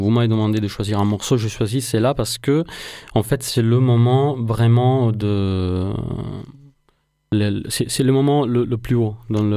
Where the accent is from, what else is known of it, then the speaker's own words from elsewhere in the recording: Naples, Campania, Italy; born there; Et surtout, je suis né à Naples.